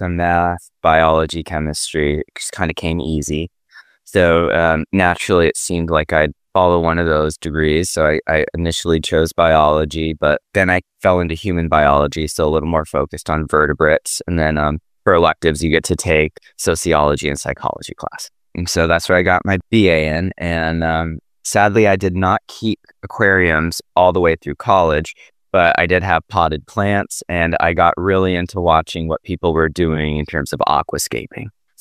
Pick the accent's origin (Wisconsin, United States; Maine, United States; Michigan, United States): Maine, United States; Rockport; Yeah. Rural Maine, mid-coast. So we grew up in Rockport. It's part of a five-town, like, traditional New England village.